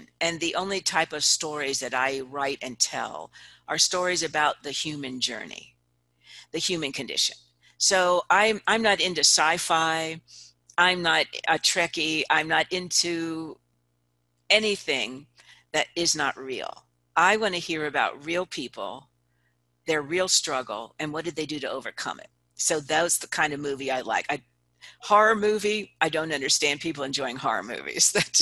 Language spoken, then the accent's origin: English; Palermo, Sicily, Italy; the book is all about stories of my childhood growing up in Italy. So I grew up in the mafia capital of the world, Palermo, Sicily. That was my stomping grounds.